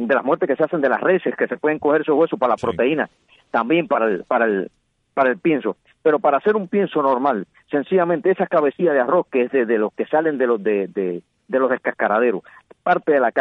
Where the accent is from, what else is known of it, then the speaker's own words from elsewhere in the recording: Cuba; somos cubanos